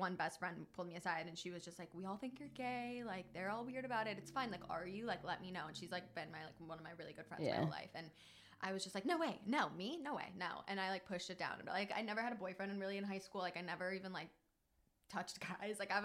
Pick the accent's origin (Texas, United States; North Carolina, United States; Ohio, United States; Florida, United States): Ohio, United States; I grew up in like a super religious like Midwestern, I'm from Ohio, so it's just like not really big there, like super conservative.